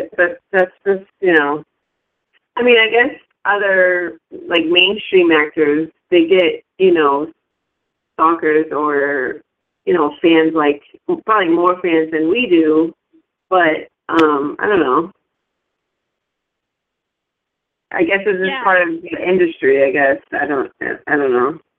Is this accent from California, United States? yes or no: no; New York, United States; Like, I'm a New Yorker. Like, I'm a little bit more smarter than that and quick with the wits.